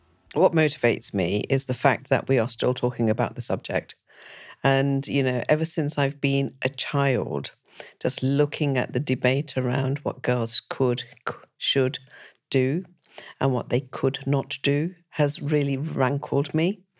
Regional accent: Leicester, East Midlands, United Kingdom; So my home city is Leicester. I still have a strong connect with my city.

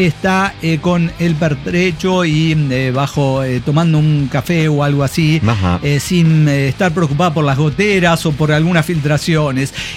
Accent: Córdoba, Argentina; born there; cuando nací en Córdoba capital

